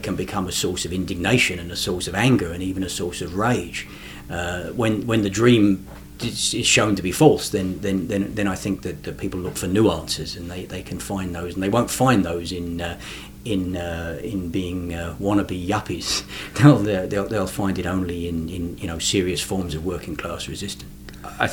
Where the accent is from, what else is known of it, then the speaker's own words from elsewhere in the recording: England, United Kingdom; moved away; when I came here originally from England